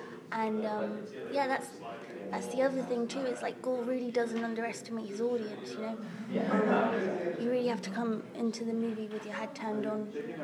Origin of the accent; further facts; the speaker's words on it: London, United Kingdom; I'm from London, and that's what we would drink as teenagers